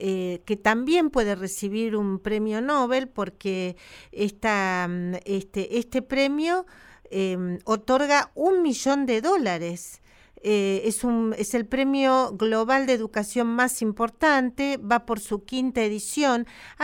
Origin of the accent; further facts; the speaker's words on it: Argentina; nos honra ya como argentinos